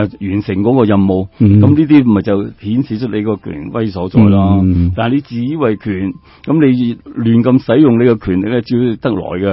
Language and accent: Cantonese; Hong Kong; 或者係對我哋香港人過去美外地都唔受歡迎啊